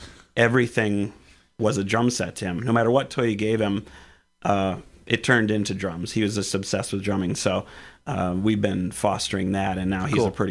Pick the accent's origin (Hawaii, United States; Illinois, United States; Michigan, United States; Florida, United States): Illinois, United States; because I was from Illinois originally, and that's where he's from. But I had moved up here